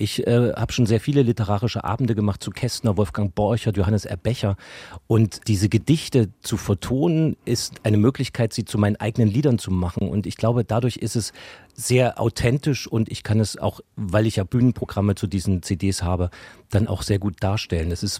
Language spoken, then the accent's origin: German; Leipzig, Saxony, Germany; now in Hamburg, Germany; ich bin ja eigentlich Leipziger, wohne aber jetzt schon sehr lange in Hamburg und fahre auch ganz gerne mal weg.